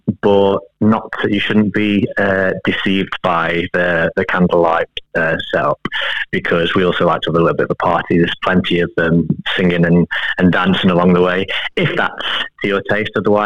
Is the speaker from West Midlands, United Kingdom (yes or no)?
yes; Newcastle-under-Lyme, West Midlands, United Kingdom; I'm originally from Stoke. Sorry, I should clarify